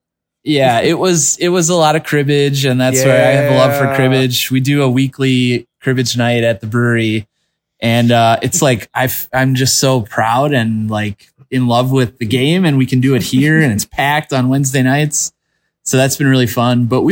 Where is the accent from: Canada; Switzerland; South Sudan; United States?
United States; Oak Creek, Wisconsin; So I grew up in Oak Creek, and I've lived in Bayview now last, 10, 11 years.